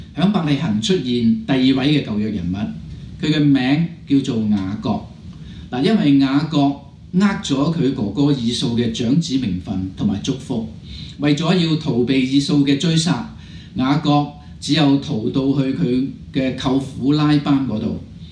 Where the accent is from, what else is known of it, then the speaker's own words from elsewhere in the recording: Hong Kong; 或者我们香港人有个俗语说苦过弟弟